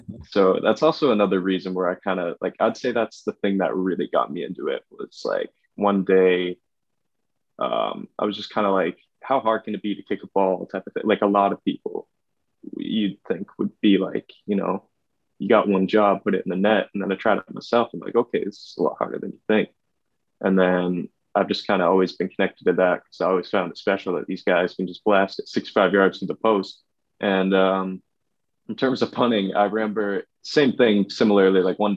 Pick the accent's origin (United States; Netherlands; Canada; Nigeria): Canada; Vancouver, British Columbia; I'm from Vancouver. It's in Western Canada. I live about 50 miles southwest of there now on a little island, but it's technically in Canada.